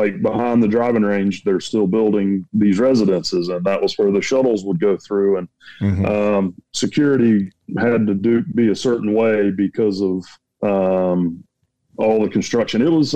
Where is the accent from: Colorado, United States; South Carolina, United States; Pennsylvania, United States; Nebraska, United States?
South Carolina, United States; I'm from South Carolina, so.